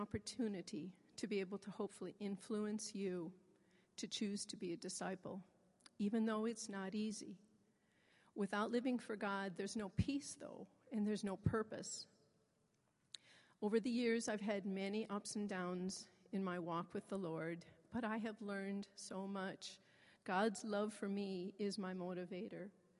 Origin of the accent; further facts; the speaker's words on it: Omaha, Nebraska, United States; and I'm from Omaha. So I would like to welcome all of you to our fair city.